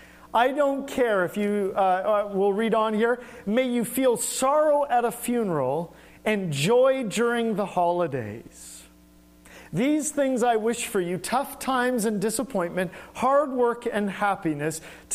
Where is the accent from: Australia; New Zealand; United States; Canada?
Canada; Manitoba; I'll never forget growing up in Manitoba